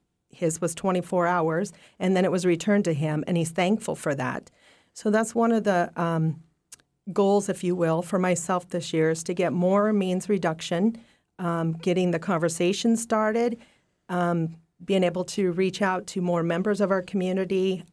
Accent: Colorado, United States; I was born and raised in Colorado and raised in a family with my uncles and my father being a veteran of the Vietnam War.

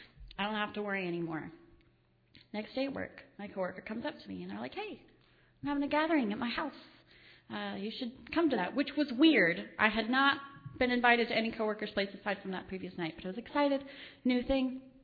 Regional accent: Stanwood, Washington, United States; I'm sorry, I'm from Stanwood Camino Island.

